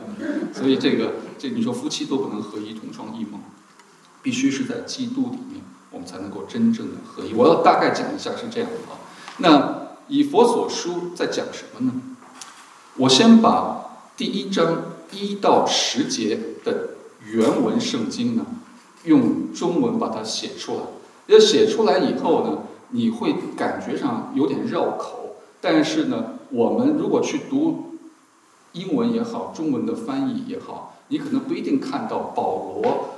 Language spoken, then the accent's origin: Chinese; Beijing, China; also born or lived in Shanghai; 我是大陆来的，我是大陆来的，对，忘了跟弟兄分享，我是生在上海，在北京长大的。对，所以你问我是哪里人的话，我一半一半，我的吃饭的习惯呢，都父母都是上海人，所以吃饭习惯都是上海的习惯，但是我思维方式全都是北京的思维方式